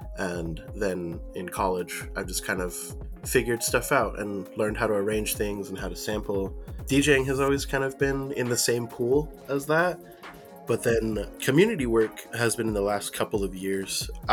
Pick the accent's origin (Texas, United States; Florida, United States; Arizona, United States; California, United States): Arizona, United States; Mesa; now in Tucson, United States; I'm from Mesa, Arizona. I'm a DJ. I'm a producer. I'm living in Tucson right now, and I have been for a while.